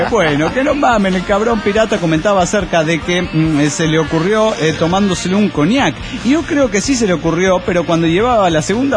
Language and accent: Spanish; Bolivia; Lamentablemente en mi país, desde que Evo Morales empezó hace 7 años su proceso de cambio